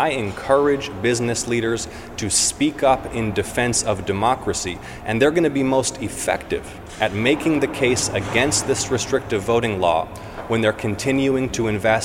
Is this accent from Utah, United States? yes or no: no; Georgia, United States; voters in my home state of Georgia.